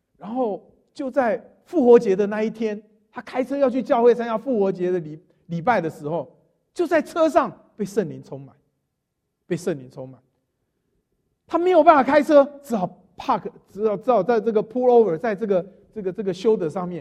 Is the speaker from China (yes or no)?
no; Taiwan; 欺负我们台湾人哈